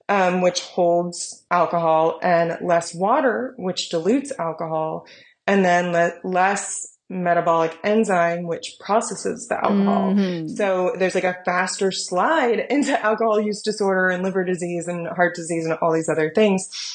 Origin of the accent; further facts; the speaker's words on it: United States; Yeah, we're not Canadians. I'm an American.